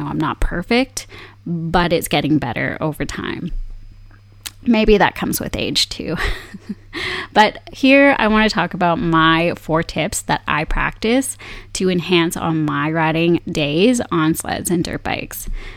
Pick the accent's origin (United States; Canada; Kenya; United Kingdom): Canada; Saskatchewan; I am originally from Saskatchewan